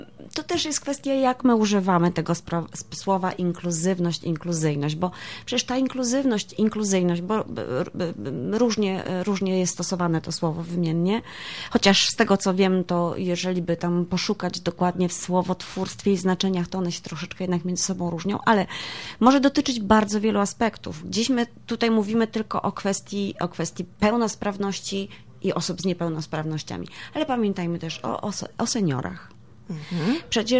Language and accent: Polish; Jeziorany, Warmian-Masurian Voivodeship, Poland; Prowadzę również zajęcia w lokalnej społeczności na Warmii, mojej ukochanej, skąd pochodzę, w Jezioranach